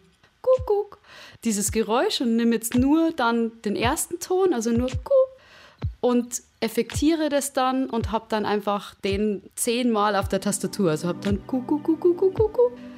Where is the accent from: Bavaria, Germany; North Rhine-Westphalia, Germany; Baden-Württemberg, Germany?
Bavaria, Germany; Ich komme aus der Nähe von München